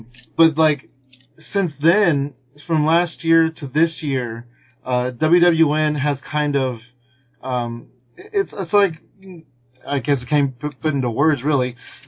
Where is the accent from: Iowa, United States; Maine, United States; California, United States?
California, United States; WrestleMania came to my hometown, the Bay Area out here